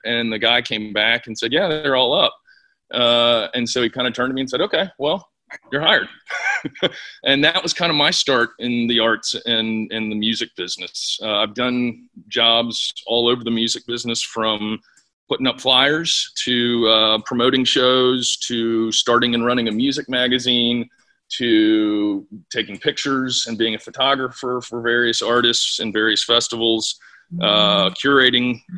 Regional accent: Florida, United States; now in Winston-Salem, United States; I grew up in Florida in a house that listened to a lot of music, and so I was turned on to music very early on.

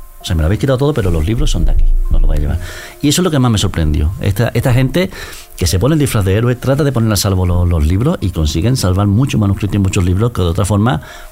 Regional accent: Cádiz, Andalusia, Spain; termina en Cádiz, mi tierra, que significa mucho, mucho para mí.

